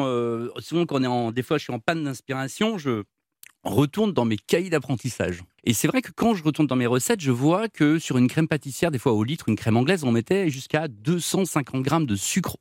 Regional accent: Brittany, France; je suis breton

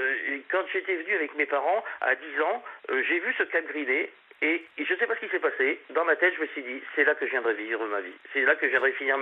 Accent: Fourmies, Hauts-de-France, France; Je suis originaire de Fourmis, dans le Nord. C'est le sud du département, c'est dans la Sierrache. Hein, aussi, c'est un bocage magnifique.

